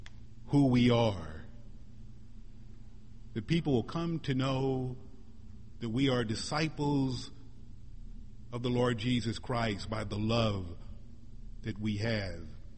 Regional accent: Missouri, United States; what's going on in my home state, Missouri, and in Alabama about abortion

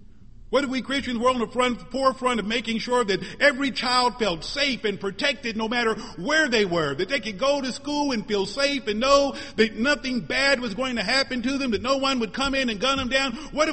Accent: Missouri, United States; what's going on in my home state, Missouri, and in Alabama about abortion

